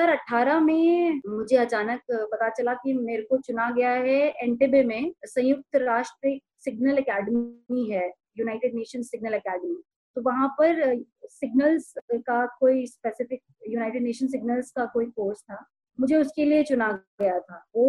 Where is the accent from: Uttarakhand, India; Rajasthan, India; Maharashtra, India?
Uttarakhand, India; मैं उत्तराखंड से हूँ। अगर आपको पता हो तो उत्तराखंड में लगभग हर परिवार में एक फौजी है, तो हम उन्हीं फौजियों की कहानी सुनते सुनते बड़े हुए।